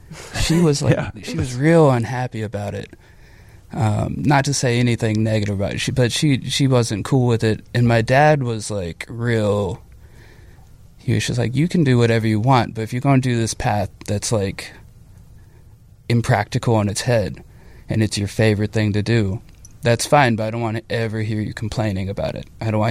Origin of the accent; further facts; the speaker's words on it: Mississippi, United States; Escutaba, Mississippi. So like Gulf Coast, Mississippi.